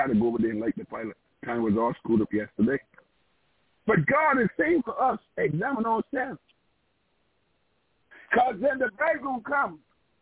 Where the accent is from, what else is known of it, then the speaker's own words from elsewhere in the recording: Barbados; born there; So when I go to Ghana, I don't have to get a visa because I was born in Barbados.